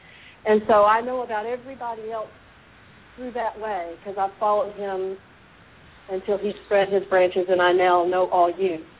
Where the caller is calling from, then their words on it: Birmingham, Alabama, United States; I'm calling from Birmingham, Alabama.